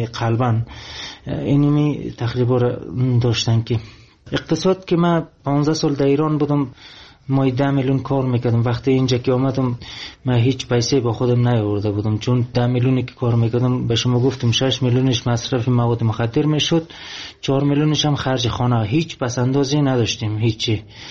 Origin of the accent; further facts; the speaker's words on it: Afghanistan; also born or lived in Iran; همون معتادای خود ایرانی میدید که من افغانی هستم،